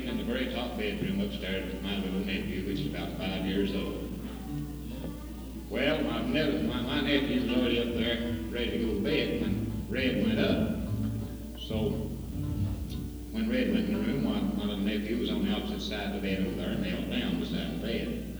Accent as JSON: {"language": "English", "town": "Yuma", "region": "Virginia", "country": "United States", "tie": "born or raised there", "said": "on our way back, we stopped in Yuma, Virginia, in my hometown."}